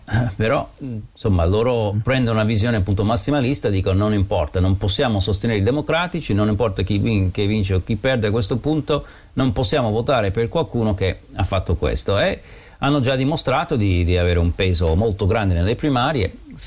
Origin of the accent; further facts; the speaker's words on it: New York City, New York, United States; io sono nato a New York City, ho vissuto nel Bronx